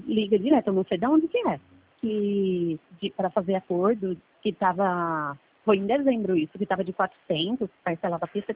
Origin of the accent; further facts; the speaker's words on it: Jundiaí, São Paulo, Brazil; now in São Paulo, Brazil; eu sou de Jundiaí, só que eu moro aqui em São Paulo. Eu nasci aí.